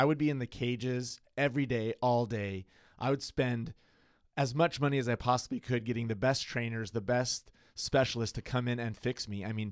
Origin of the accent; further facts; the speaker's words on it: San Diego, California, United States; You know, I think that growing up in San Diego, having that Tony Gwynn homer experience is like all I need in life.